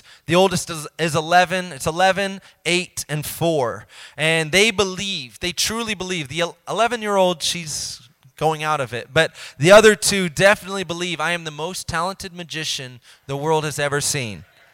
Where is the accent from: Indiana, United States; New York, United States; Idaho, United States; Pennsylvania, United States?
Indiana, United States; I grew up in Indiana, you know. We play basketball